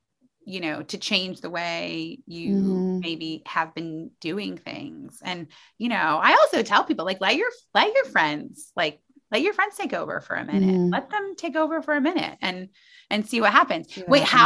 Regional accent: Muncie, Indiana, United States; I grew up in Muncie, Indiana, that I am married to a Chinese Australian.

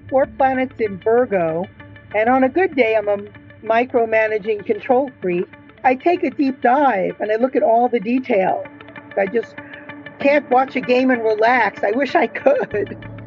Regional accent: New York, United States; I'm originally from New York. It takes a lot to intimidate me.

